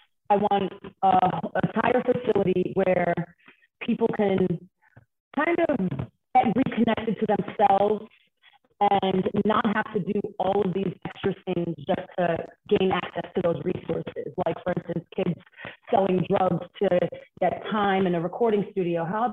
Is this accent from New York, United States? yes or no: yes; Brooklyn, New York, United States; I grew up in Bed-Stuy, Brooklyn. Back before it is what everybody believes it to be now, not the best neighborhood to grow up in as a youth